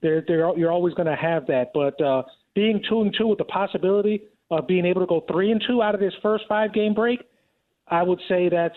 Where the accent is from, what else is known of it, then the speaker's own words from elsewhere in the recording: Pennsylvania, United States; I grew up in Pennsylvania, halfway between New York City exactly and halfway and Philadelphia.